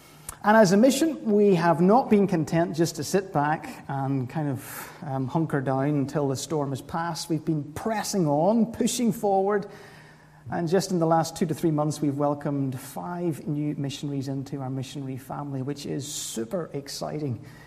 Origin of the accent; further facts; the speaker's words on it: Cookstown, Northern Ireland, United Kingdom; now in Ballymoney, United Kingdom; Originally, I'm from Cookstown, but been living in Ballymoney for almost 20 years.